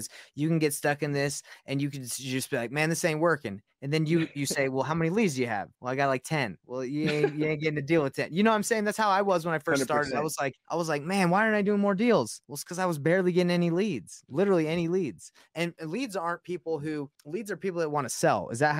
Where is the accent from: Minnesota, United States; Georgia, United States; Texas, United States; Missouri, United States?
Georgia, United States; Marietta; also born or lived in Roswell; I grew up in Marietta, Roswell, East Cobb. I grew up in that area over there.